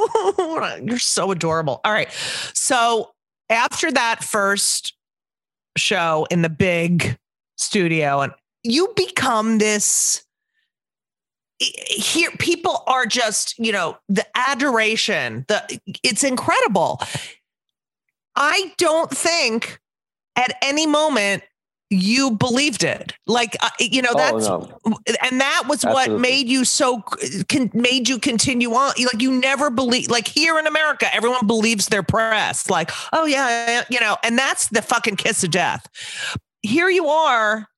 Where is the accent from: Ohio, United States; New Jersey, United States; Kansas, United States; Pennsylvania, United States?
New Jersey, United States; and I'm also from New Jersey, and I've known him.